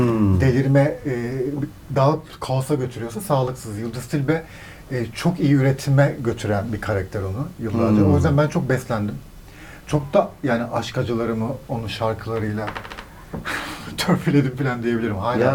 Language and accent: Turkish; Maden, Elazığ, Turkey; Elazığ, Maden.